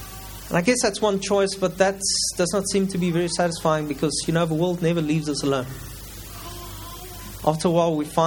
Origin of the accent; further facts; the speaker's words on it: Cape Town, Western Cape, South Africa; I'm from Cape Town, sunny Cape Town.